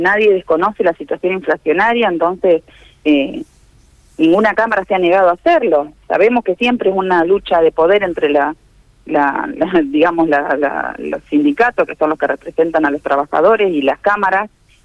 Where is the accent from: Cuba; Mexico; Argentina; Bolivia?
Argentina; Santa Fe; nosotros como santafesinos, uno de nuestros clubes es el que está en esta situación